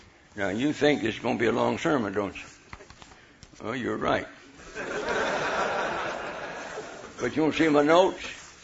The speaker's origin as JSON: {"language": "English", "region": "Alabama", "country": "United States", "said": "I'm from Alabama"}